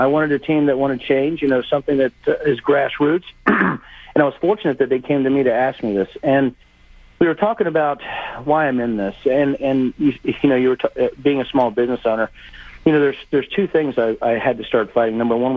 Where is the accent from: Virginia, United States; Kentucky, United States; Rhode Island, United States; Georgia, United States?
Virginia, United States; Manassas; Well, you know, I'm from Prince William County. You know I'm a Manassas native.